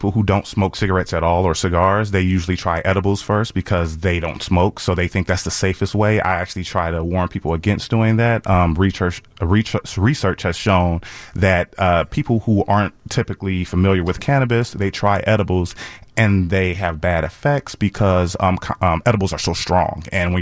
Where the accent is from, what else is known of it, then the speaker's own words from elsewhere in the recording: Chicago, Illinois, United States; I'm actually from Morgan Park.